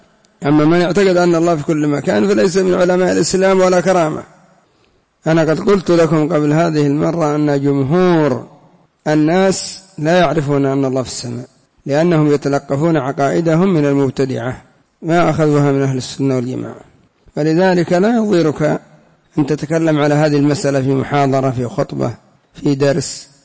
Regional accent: Yemen; وبعض الصوفية عندنا في اليمن قال أنا ما أصدق حديث الجارية

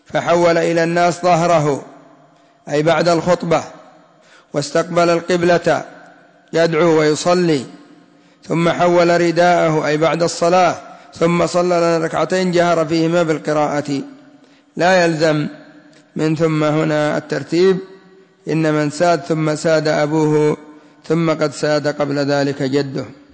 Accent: Yemen; والرداء كما قلت لكم هو الذي يسمى الشال عندنا في اليمن

